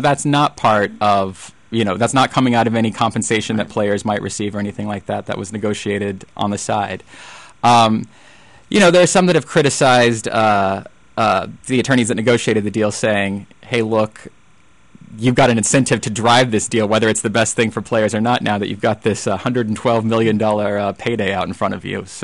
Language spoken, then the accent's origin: English; Texas, United States; It's funny. I grew up in Texas, but I am not a huge football fan.